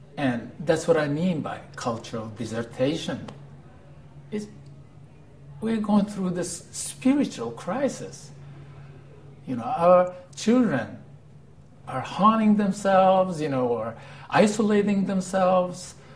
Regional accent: Japan; I'm from Japan.

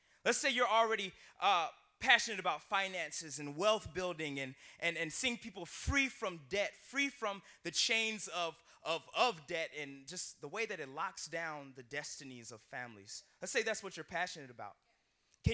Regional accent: Columbia, South Carolina, United States; moved away as an adult; now in Washington, United States; And I came up, and I came from Columbia, South Carolina, to Washington, D.C. to attend Howard

